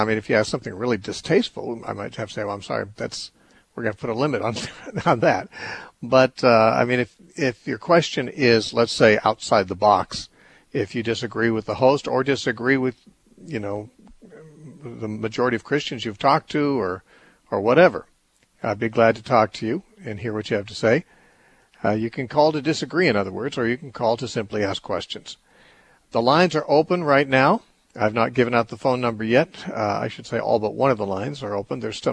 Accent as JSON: {"language": "English", "town": "Temecula", "region": "California", "country": "United States", "tie": "born or raised there", "said": "once a month, I hold a meeting in Temecula, which is my hometown, though I'm not here very many weekends."}